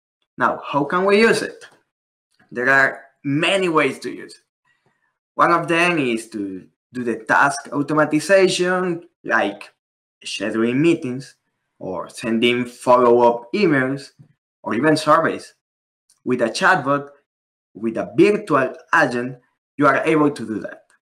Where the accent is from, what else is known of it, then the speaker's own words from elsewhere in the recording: Colombia; now in Canada; I am from Colombia. 9 years ago, I moved, I immigrated with my family here to Canada, to the North Pole. Part of my family is still living in Colombia